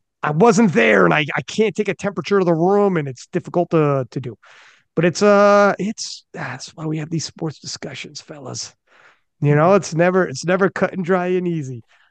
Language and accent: English; Canada; Look, I'm Canadian.